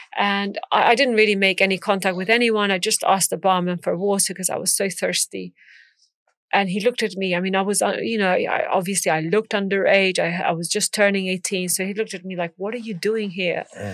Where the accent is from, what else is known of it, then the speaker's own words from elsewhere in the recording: Serbia; I said, I'm not from here. I'm from Serbia. And I've come here because we are being terrorized in such and such village.